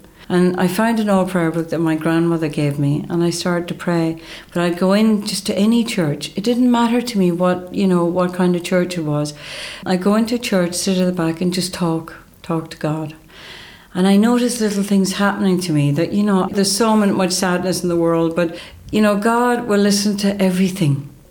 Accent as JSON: {"language": "English", "region": "Ulster", "country": "Ireland", "tie": "born or raised there", "said": "I grew up in County Donegal, which is northwest of Ireland, and I grew up in a family, Catholic family."}